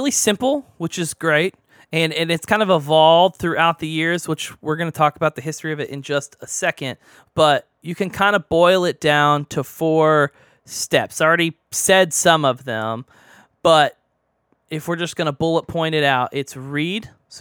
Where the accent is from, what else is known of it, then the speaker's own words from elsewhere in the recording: Oklahoma, United States; But we're going to say Lectio Divina because I'm from Southern Oklahoma.